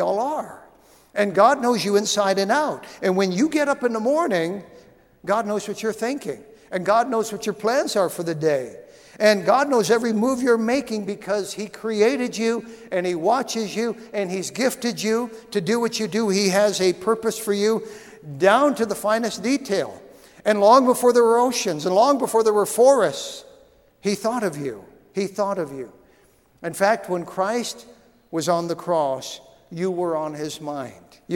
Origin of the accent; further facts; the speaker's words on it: Grand Forks, North Dakota, United States; born there; he was born in Grand Forks, and I was born in Grand Forks. He was born at St. Michael's Hospital. I was born at St. Michael's Hospital.